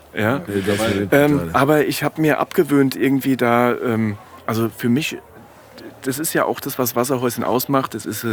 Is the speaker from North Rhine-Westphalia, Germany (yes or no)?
no; Harheim, Hesse, Germany; ich bin ja in Haarheim groß geworden.